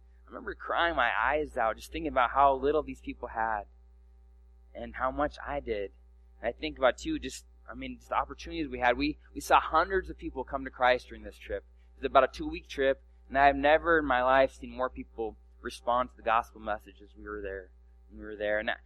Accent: Oregon, United States; I grew up in Oregon. My family had stable jobs, and I never was in want, ever.

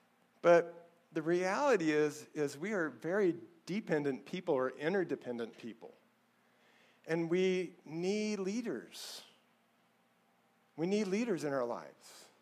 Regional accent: United States; I'm American. I've always been American.

